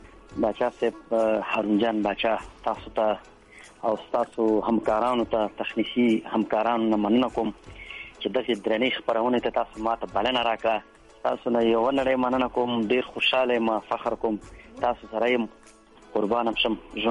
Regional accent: Jalalabad, Nangarhar, Afghanistan; born there; زه په جلال آباد ښار کې پیدا شوم، په ریګ شامت خان منطقه یو کلی ورته وایي په هغه ځای کې پیدا شوم.

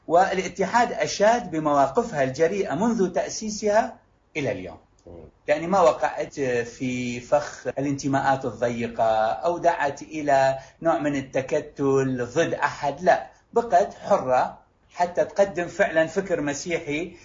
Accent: Mosul, Nineveh, Iraq; born there; ولدت بالموصل حطينا الأغاني الفولكلورية القديمة

